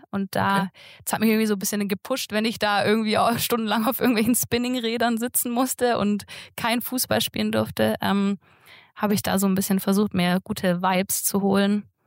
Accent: Böblingen, Baden-Württemberg, Germany; Ich komme aus Böblingen, bin da aufgewachsen.

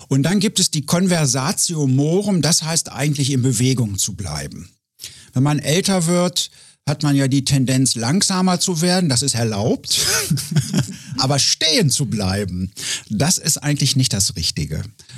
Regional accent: Hildesheim, Lower Saxony, Germany; born there; now in Hannover, Germany; Weil ich bin in Hildesheim geboren, das ist 30 Kilometer von Hannover

